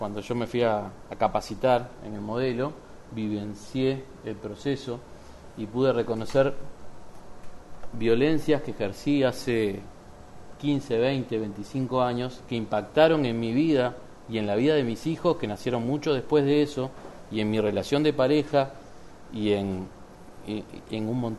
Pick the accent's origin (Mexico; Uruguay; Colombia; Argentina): Uruguay; de Uruguay